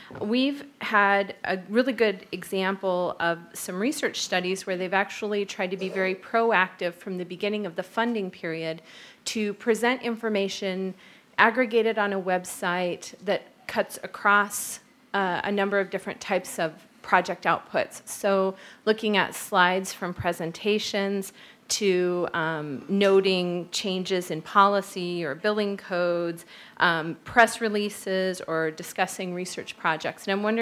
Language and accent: English; United States; I'm from Washington University in St. Louis, from the U.S.